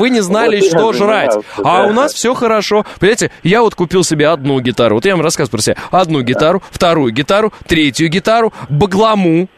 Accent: Oral, West Kazakhstan Region, Kazakhstan; born there; Я родился в Уральске.

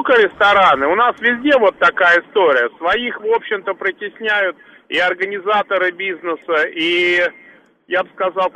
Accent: Moscow, Russia; Я москвич

